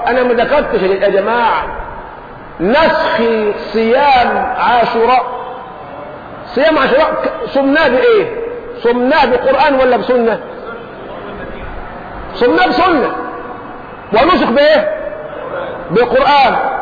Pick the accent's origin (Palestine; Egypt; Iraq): Egypt; من التحلل والسذاجة الموجودة فينا كمصريين